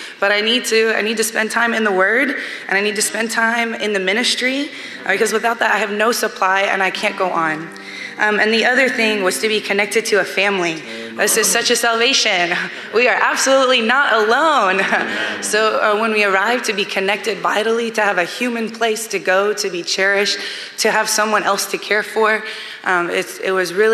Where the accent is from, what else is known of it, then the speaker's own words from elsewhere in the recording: Baton Rouge, Louisiana, United States; now in Berlin, Delaware, United States; I'm originally from Baton Rouge, but now I'm studying in Berlin, Germany.